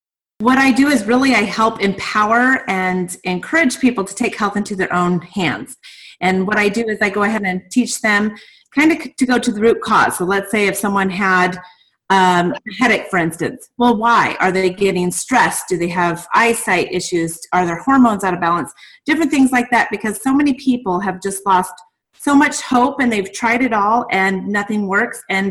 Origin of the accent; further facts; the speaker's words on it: Nebraska, United States; also born or lived in Hawaii / Las Vegas; I grew up in Nebraska, but as of 90, I went to Hawaii back and forth, lived in Vegas for years, and then back to Hawaii again, and now back in Nebraska.